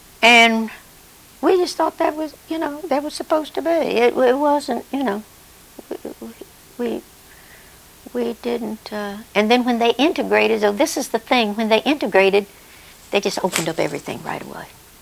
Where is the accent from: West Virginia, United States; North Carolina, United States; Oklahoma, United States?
West Virginia, United States; now in Kansas, United States; But West Virginia, I've had to tell people, I'm from West Virginia, not Virginia.